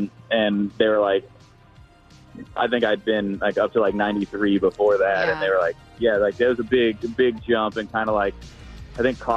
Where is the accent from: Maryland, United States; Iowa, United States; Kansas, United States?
Kansas, United States; It was, like, I'm from Kansas